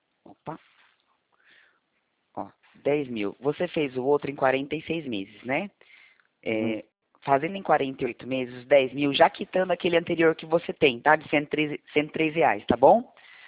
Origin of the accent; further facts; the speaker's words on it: Presidente Prudente, São Paulo, Brazil; Eu sou de Presidente Prudente.